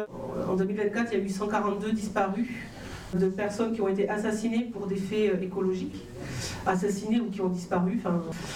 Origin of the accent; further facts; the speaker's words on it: Occitanie, France; parce que je suis du Tarn-et-Garonne